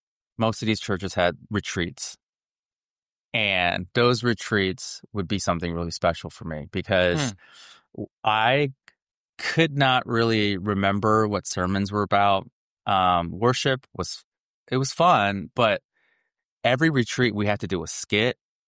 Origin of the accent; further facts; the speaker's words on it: Los Angeles, California, United States; in Los Angeles growing up. My mom just found herself in all these different ministries.